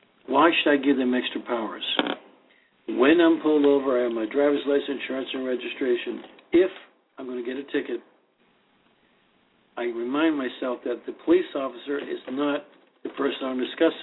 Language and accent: English; California, United States; See, I'm from California, and that just blew me out the door.